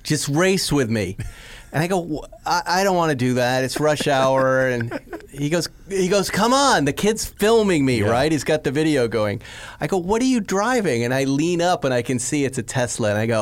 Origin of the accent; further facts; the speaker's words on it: Ireland; No, I'm Irish. I'm laughing.